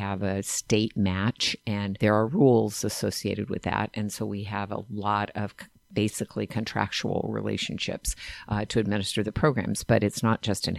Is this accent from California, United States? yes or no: yes; California, United States; We grew up in Kings County, but we moved back to Tulare County, which is a very Republican part of California.